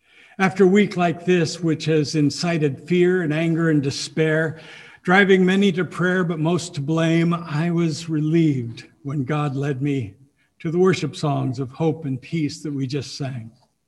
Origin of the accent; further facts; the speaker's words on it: Rainier, Oregon, United States; the total number of people as lived in my hometown of Rainier, Oregon, when I was growing up in the middle of the last century.